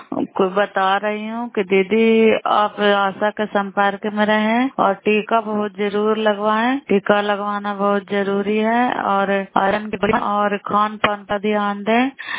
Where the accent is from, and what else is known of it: Bairiganj, Bihar, India